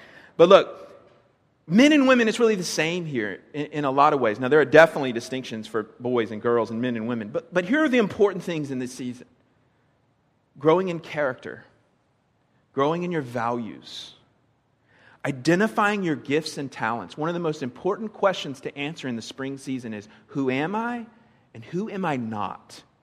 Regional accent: Florida, United States; now in North Carolina, United States; I grew up in Florida. I never saw the colors turn. It just was always sweltering hot, okay? So North Carolina is kind of nice because you can see the turn of the seasons.

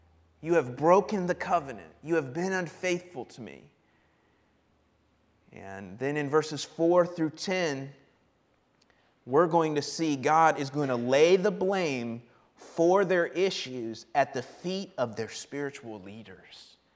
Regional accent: Florida, United States; it was a cold day in Florida, which means it was around 30 degrees. I'm from Florida.

